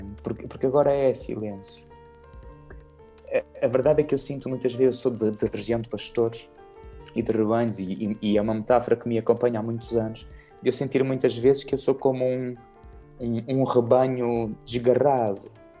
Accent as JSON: {"language": "Portuguese", "region": "Centro", "country": "Portugal", "tie": "born or raised there", "said": "Eu sou da Serra da Estrela, portanto adoro a mata, adoro a serra, é o meu habitat, sem dúvida, né? Eu nasci e cresci dentro do Parque Natural da Serra da Estrela"}